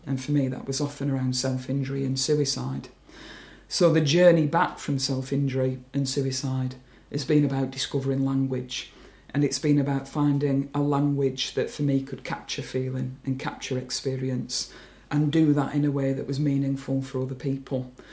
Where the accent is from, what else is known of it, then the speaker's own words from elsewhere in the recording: Burnley, North West England, United Kingdom; also born or lived in Liverpool; I grew up in Burnley and I moved away, went to Liverpool University.